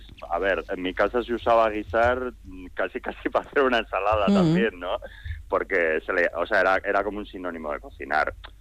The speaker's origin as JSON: {"language": "Spanish", "region": "Basque Country", "country": "Spain", "said": "no solo porque Euskadi es mi tierra y que te reconozcan en tu tierra"}